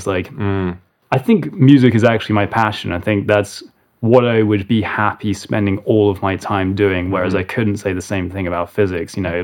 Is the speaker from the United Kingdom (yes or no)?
yes; England, United Kingdom; moved away as an adult; I grew up in England and I lived there until I was 19.